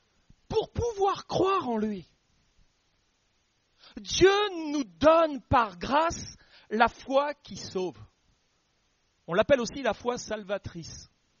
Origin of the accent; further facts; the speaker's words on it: Normandy, France; Je connais des gens là par chez moi en Normandie